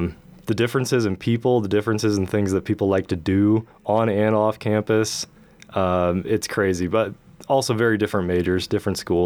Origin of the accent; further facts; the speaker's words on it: Portland, Oregon, United States; I'm from Portland. I went to the University of Portland in, like, my first year out of high school